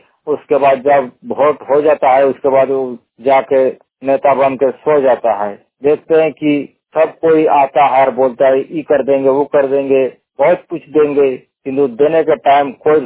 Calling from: Bokaro, Jharkhand, India; जरेडी प्रखंड जिला बोकारो झारखंड कैसंगा पंचायत से तीरो टोला धावाटन से बोल रहा हूँ।

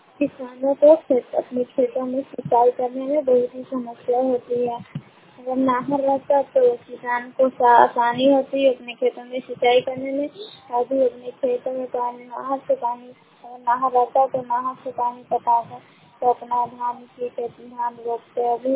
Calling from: Shahbazpur, India; मैं रिपोर्टर … शहबाजपुर पंचायत के शहबाजपुर गाँव से बोल रही हूँ।

